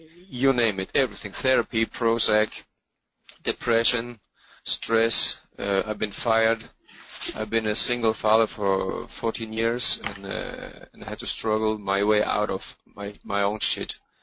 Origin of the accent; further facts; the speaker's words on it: Norway; now in Denmark; I'm also from Norway, but I live in Denmark. I'm 52 years old